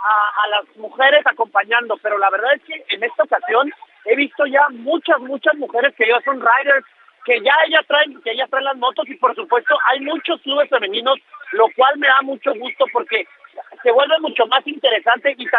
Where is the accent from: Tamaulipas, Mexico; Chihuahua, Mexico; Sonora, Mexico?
Chihuahua, Mexico; now in Mazatlán, Mexico; Yo tengo muchos años viviendo a Mazatlán, soy de Chihuahua